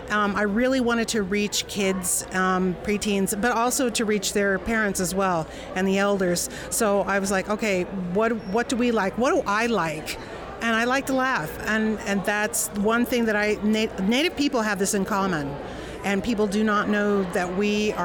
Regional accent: Oklahoma, United States; I'm from the Kickapoo tribe of Oklahoma.

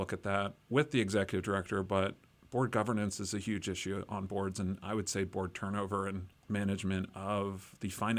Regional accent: Easton, Pennsylvania, United States; I was born in Easton. I grew up here. I went to Lafayette. I moved away for a while.

